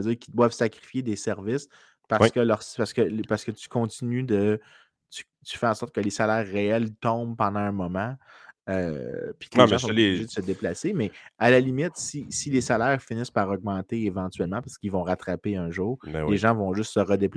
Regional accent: Montreal, Quebec, Canada; Pas juste parce que je suis Montréalais.

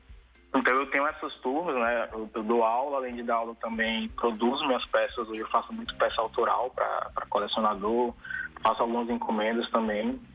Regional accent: Fortaleza, Ceará, Brazil; É, sou de Fortaleza, Ceará.

